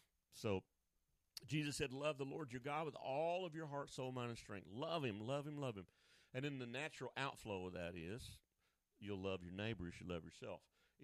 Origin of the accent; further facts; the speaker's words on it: Oklahoma, United States; But I got some duct tape with me, and I'm from Oklahoma.